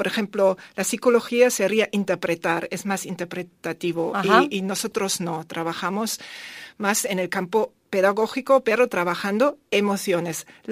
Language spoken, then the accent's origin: Spanish; Germany; first language German; Spanish is a second language; Yo, como soy alemana, por eso también me podéis perdonar a veces, sí, un poco si busco palabras.